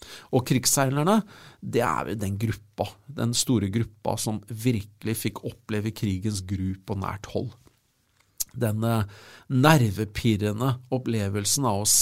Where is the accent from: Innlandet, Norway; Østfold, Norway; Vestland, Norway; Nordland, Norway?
Østfold, Norway; Kråkerøy; Og når jeg vokste opp på Kråkerøy